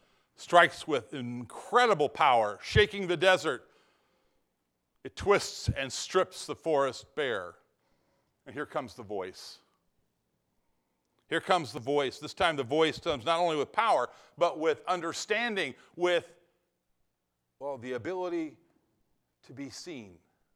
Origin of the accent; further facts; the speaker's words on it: California, United States; I'm from California. I know what earthquakes are like.